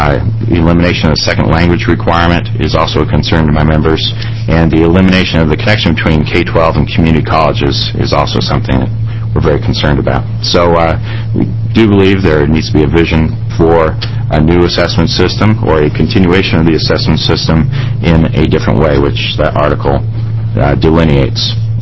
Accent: Salem, United States; My history is pretty quick. I grew up here in Salem. I went to public schools.

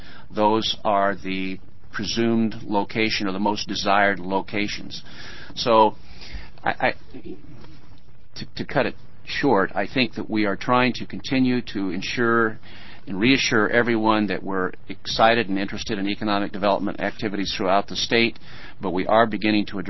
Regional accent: Hermiston, Oregon, United States; our largest certified industrial site is in my hometown of Hermiston

